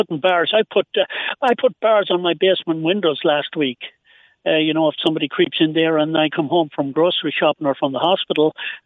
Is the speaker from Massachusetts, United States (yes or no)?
yes; Boston, Massachusetts, United States; I am from South Boston.